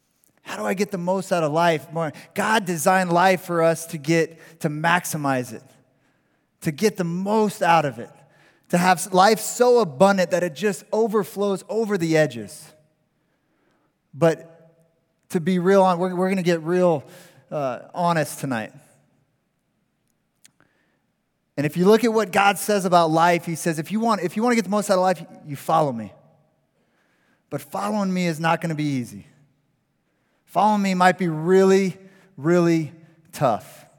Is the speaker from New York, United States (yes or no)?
no; Phoenix, Arizona, United States; I grew up here in Phoenix. I went to Moon Valley High School.